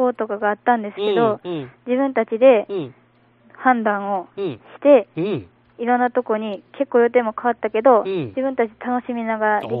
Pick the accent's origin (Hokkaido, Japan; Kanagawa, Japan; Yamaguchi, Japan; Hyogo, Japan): Hyogo, Japan; 兵庫県から来ましたって言ったら、うん、遠いとこからって言われて